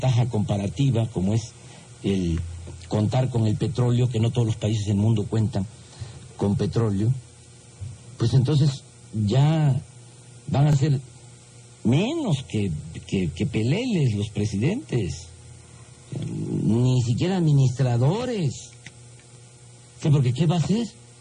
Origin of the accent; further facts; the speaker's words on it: Mexico; born there; Yo lo que sé, que en mi país hay mucho petróleo. Yo nací en un campo petrolero.